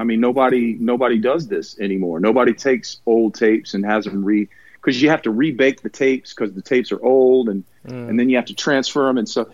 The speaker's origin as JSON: {"language": "English", "region": "the South", "country": "United States", "tie": "born or raised there", "said": "we were raised in the South with some institutional racism"}